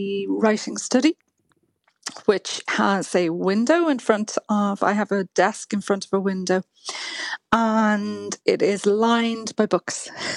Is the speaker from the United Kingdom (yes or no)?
no; Dalkey, Leinster, Ireland; now in Dun Laoghaire, Ireland; I live in Dunleary. I grew up in Dalkey, but when we were looking for houses roughly just over 20 years ago, Dunleary was where we could afford.